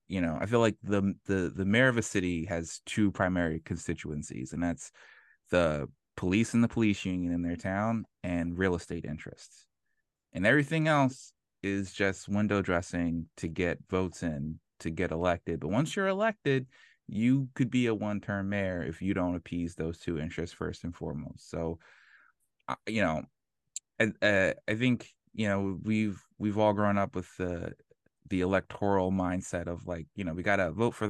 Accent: Philadelphia, Pennsylvania, United States; Okay, yeah, I can do the quick Cliff Notes version. I'm from Philadelphia.

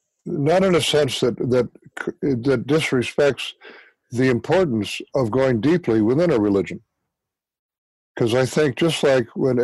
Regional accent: Cedar Rapids, Iowa, United States; I grew up in a Presbyterian church and congregation, a very supportive community congregation in my hometown of Cedar Rapids, Iowa.

